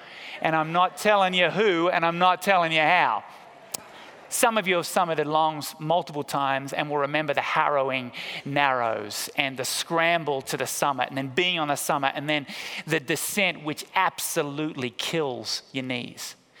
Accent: Hobart, Tasmania, Australia; I grew up at the foot of a mountain called Mount Wellington in my hometown of Hobart in Tasmania in Australia.

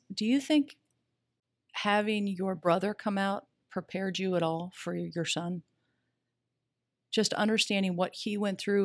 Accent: Juneau, Alaska, United States; also born or lived in Seattle; when I grew up in Juneau, Alaska. There was one high school, graduating class of 300.

